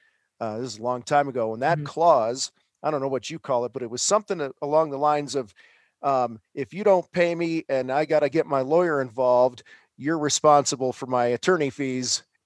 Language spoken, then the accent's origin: English; Wheaton, Illinois, United States; I know where that is. I grew up in Wheaton.